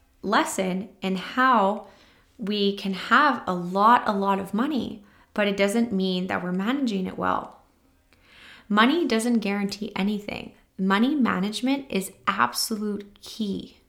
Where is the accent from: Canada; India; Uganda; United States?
Canada; I'm a Canadian